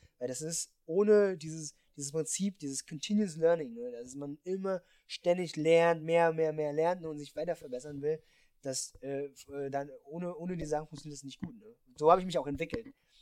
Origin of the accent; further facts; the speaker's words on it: Germany; Ich möchte in Deutschland mitgestalten. Ich bin ja auch Deutscher und ich möchte das auch gestalten am Ende des Tages.